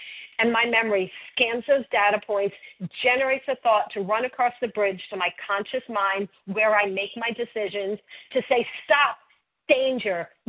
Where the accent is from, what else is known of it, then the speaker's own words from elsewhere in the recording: Miami, Florida, United States; I grew up in Florida, you know, like any good Miami girl, worshiping the sun, getting suntans